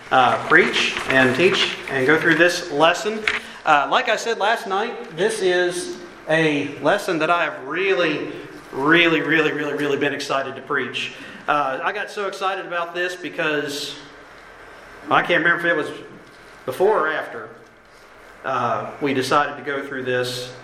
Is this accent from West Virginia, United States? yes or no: yes; West Virginia, United States; Because, as you may know, I am from West Virginia. I'm a mountaineer.